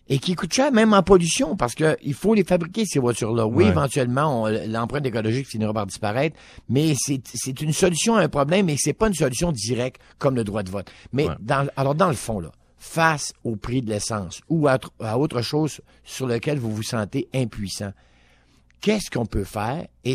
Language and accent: French; Quebec, Canada; par chez nous, au Saguenay-Saint-Jean